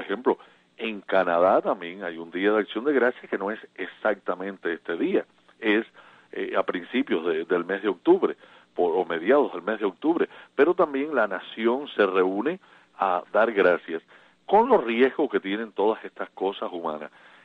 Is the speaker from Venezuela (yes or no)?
no; Cuba; somos todos hermanos, porque somos de una misma patria. Vivamos donde vivamos, somos la familia cubana.